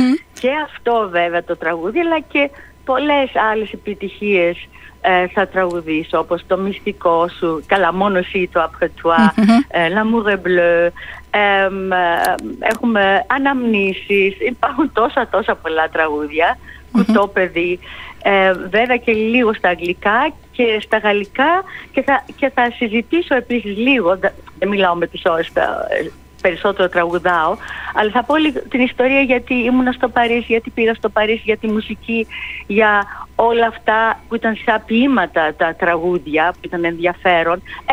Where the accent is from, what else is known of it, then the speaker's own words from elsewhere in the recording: Greece; χαίρομαι βέβαια ειδικά που θα είμαι στην πατρίδα μου και στο Ηρώδιο στις 6 Σεπτεμβρίου για να τραγουδήσω